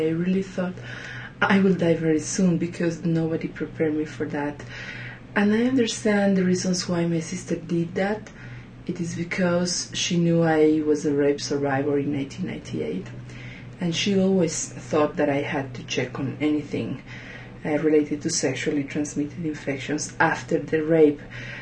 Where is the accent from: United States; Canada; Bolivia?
Bolivia; English is a second language; I come from Bolivia. I am an anthropologist by training.